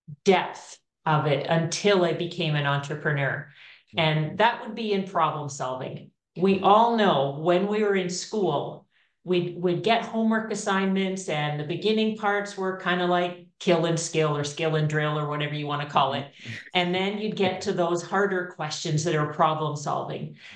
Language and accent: English; Canada; I am from Canada.